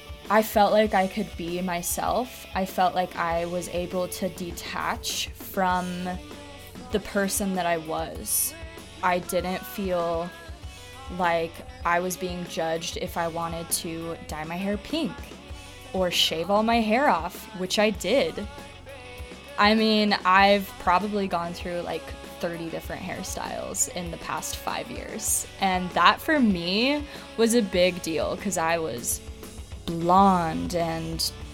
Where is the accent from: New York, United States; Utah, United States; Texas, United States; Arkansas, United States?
Utah, United States; Park City; Growing up in Park City, I was very blessed. It was great growing up there, but it's a bubble.